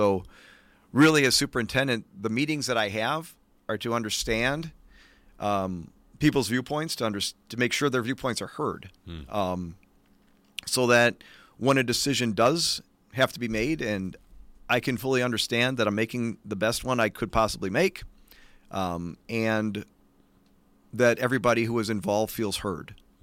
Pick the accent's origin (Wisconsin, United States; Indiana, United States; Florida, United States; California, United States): Wisconsin, United States; Racine; I've been joking that I'm a native cousin, growing up in Racine.